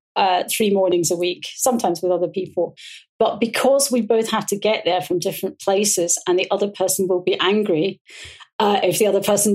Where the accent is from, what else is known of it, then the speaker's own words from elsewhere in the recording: Glasgow, Scotland, United Kingdom; I was a good drinker, being a Glaswegian.